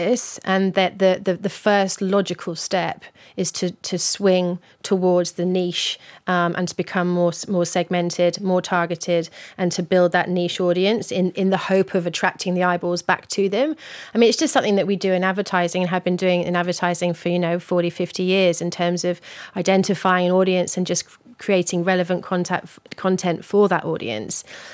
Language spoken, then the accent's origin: English; England, United Kingdom; Yeah, I'm from England, where direct and data has been going for the last 30, 40 years.